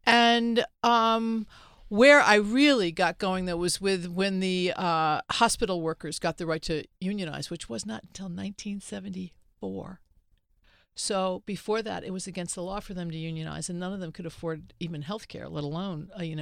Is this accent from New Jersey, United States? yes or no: yes; Trenton, New Jersey, United States; I've never seen them in New York City. I grew up in Trenton.